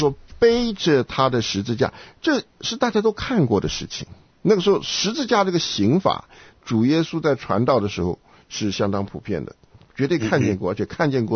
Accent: China; 我们中国人最常用拿来做借口的就是说

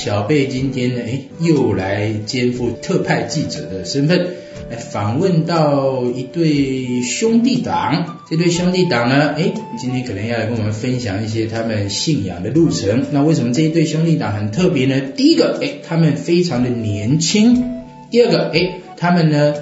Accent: Taiwan; 反正我们都是台湾来的嘛，对不对？

